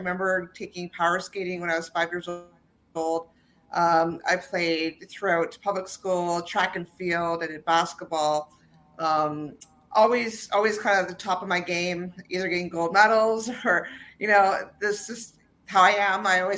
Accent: Toronto, Ontario, Canada; I grew up, I was born in Toronto, and okay. My father was, he's now retired, a police officer. So I actually ended up, you know, traveling all throughout Ontario because of his job, kind of like a military brat

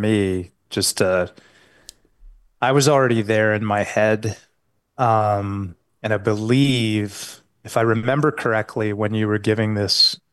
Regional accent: St. Catharines, Ontario, Canada; I grew up in just outside of Toronto. So okay. St. Catharines, Ontario, Canadian boy.

